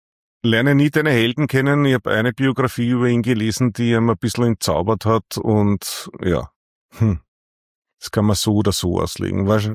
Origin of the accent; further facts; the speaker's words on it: Stockerau, Lower Austria, Austria; Aufgewachsen bin ich ungefähr 200 Meter von da, wo ich heute wohne, also im Elternhaus in Stockerau. Ist eine kleine Ortschaft, ich sag so 18.000 Einwohner in der Größenordnung, in der Nähe von Wien, halbe Stunde von Wien entfernt.